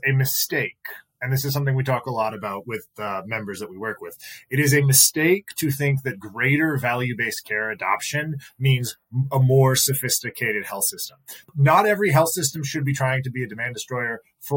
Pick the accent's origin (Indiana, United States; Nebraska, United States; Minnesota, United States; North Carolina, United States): North Carolina, United States; born there; I am a North Carolinian by birth, so I will always come back to my home state.